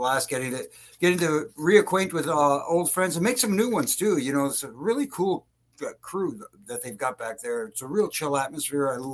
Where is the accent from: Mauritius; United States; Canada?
Canada; Toronto, Ontario; up to the Scotiabank Arena to meet everybody near the buses where Cody's and Randy's buses were. And it's my hometown, so people kind of recognize you.